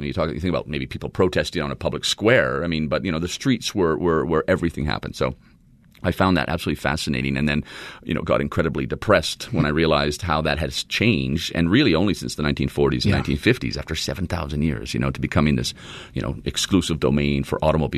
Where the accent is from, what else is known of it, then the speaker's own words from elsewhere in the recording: Fort McMurray, Alberta, Canada; born there; And I was born in Canada, actually. I was born in the oil capital, Fort McMurray.